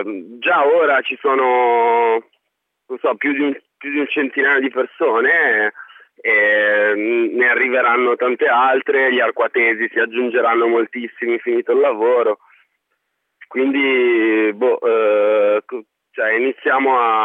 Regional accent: Genoa, Liguria, Italy; Io poi personalmente sono di Genova

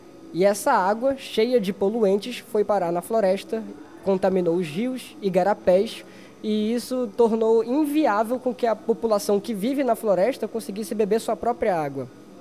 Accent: Barcarena, Pará, Brazil; a cidade na qual a Hydro está instalada agora, que é a minha cidade natal, Barcarena.

